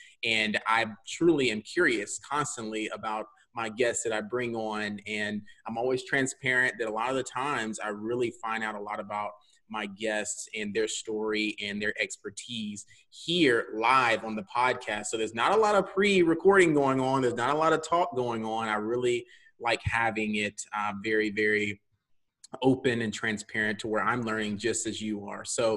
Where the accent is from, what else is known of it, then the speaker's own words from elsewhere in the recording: Alabama, United States; Well, maybe not in my personal opinion because I'm from Alabama, but the great state of Louisiana, okay?